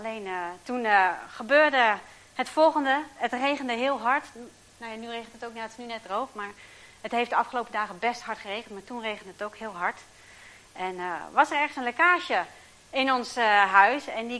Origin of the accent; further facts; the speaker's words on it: De Wijk, Drenthe, Netherlands; En wij komen uit De Wijk. Dat ligt bij Meppel in de buurt.